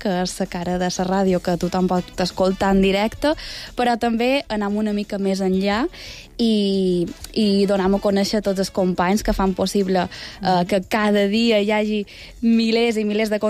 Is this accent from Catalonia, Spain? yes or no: no; Palma, Balearic Islands, Spain; De Palma.